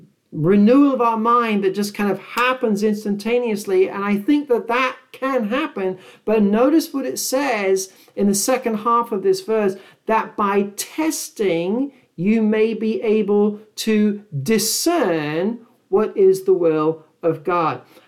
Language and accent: English; United Kingdom; Of course, I am British.